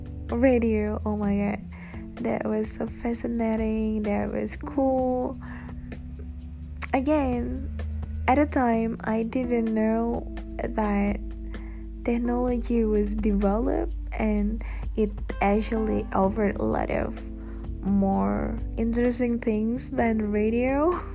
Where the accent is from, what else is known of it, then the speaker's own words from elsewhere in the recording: Indonesia; back in my home country, Indonesia, okay?